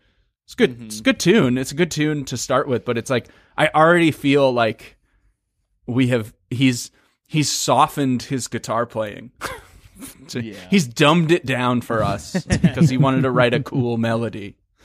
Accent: New Jersey, United States; also born or lived in Berlin, Germany; Well, technically Germany. So I was born in Berlin before the wall fell. And, then Jersey at three, but I have memories of the wall.

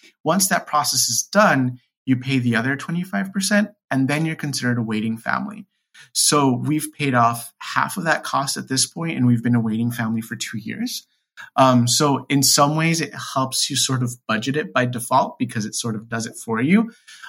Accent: Texas, United States; being a gay man growing up in Texas, like in high school, I was like, oh, I'm never going to be a dad.

